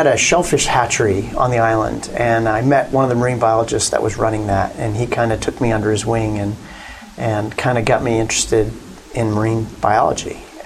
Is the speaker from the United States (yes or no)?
yes; Martha's Vineyard, Massachusetts, United States; I grew up in Martha's Vineyard, a little island off Cape Cod.